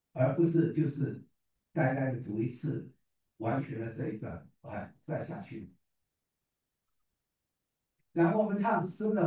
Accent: Taiwan; accent: Taiwanese Mandarin; 平常读的话音跟我们讲台湾国语的不太同啊

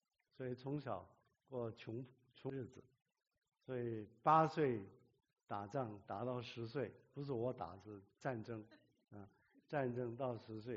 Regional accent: South Korea; 我在韩国长大，刚没长没多久呢，8岁的时候这个韩战爆发

